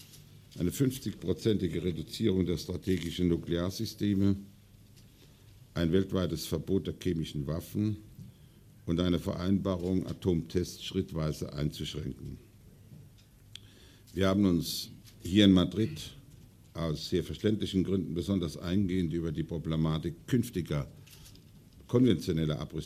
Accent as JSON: {"language": "German", "country": "Germany", "said": "für uns Als Deutsche ist es sogar für unsere spanischen Freunde unverzichtbar"}